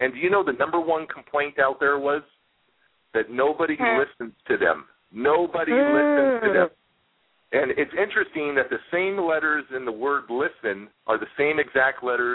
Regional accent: Oakland, California, United States; also born or lived in Hayward; I grew up in Hayward and Oakland

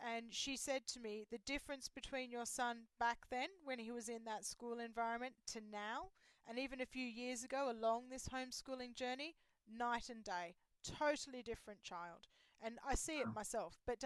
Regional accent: Australia; I was born and brought up in Australia.

